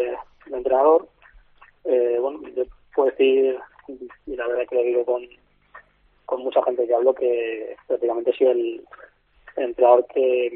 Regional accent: Sant Adrià de Besòs, Catalonia, Spain; yo soy de aquí, yo soy de San Adrián, de Badalona

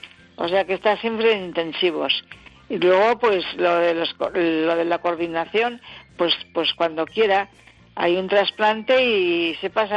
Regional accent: Pamplona, Navarre, Spain; somos de Pamplona, ¿sí?

